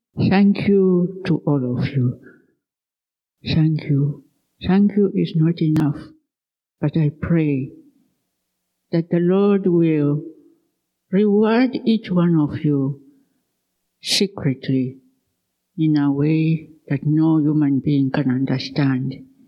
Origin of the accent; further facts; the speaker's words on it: Kenya; I'm from Kenya.